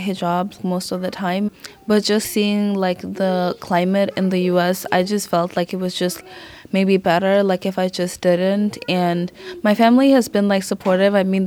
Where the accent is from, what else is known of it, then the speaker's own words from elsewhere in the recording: Botswana; also born or lived in Uganda; I basically am from Uganda and both my parents are from Uganda. However, I grew up in Botswana all of my life.